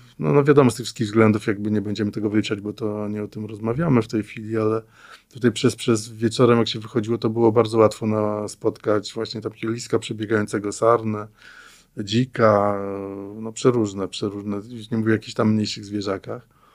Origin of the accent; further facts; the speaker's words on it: Gdańsk, Pomeranian Voivodeship, Poland; ja się jestem gdańszczaninem od urodzenia, natomiast w młodości się dziwiłem, co ludzie widzą w morzu.